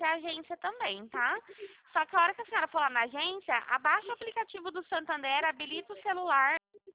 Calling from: Ribeirão Preto, São Paulo, Brazil; eu sou aqui de Ribeirão Preto

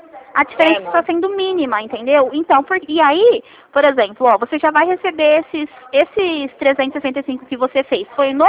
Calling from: Ribeirão Preto, São Paulo, Brazil

